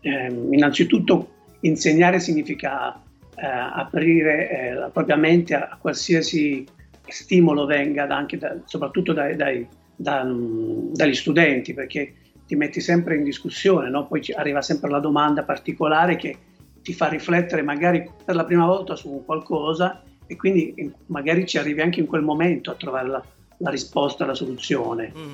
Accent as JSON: {"language": "Italian", "town": "Policoro", "region": "Basilicata", "country": "Italy", "said": "perché io sono di Policoro, un paese in provincia di Matera"}